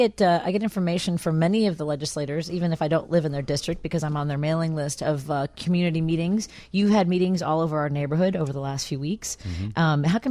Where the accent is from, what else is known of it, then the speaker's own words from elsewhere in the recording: Chicago, Illinois, United States; We are Northwest Siders. I've lived in the Northwest Side my entire life. I grew up in Norwood Park. I live now in Jefferson Park, and I like the Northwest Side.